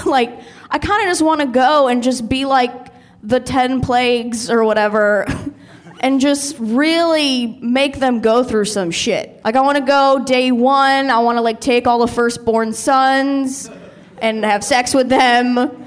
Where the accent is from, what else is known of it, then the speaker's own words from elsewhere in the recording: Encino, California, United States; I grew up in the San Fernando Valley, Encino to be exact, and like, I was considered the WASP because I wasn't Persian.